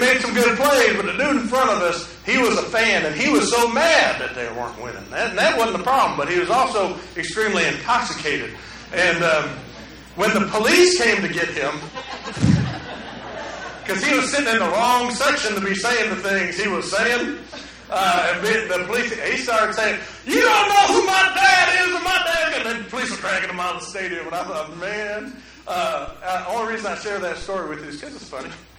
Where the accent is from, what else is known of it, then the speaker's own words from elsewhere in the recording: Michigan, United States; and y'all, I'm from Michigan, so don't get mad about the game I was